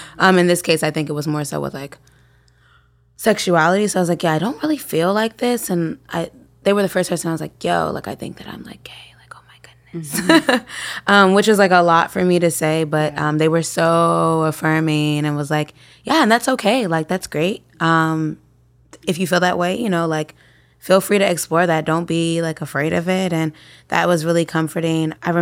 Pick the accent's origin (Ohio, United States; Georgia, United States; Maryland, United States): Maryland, United States; Baltimore; so I grew up in Baltimore, did a whole bunch of all over the place. Ended up back in Baltimore when I was about 25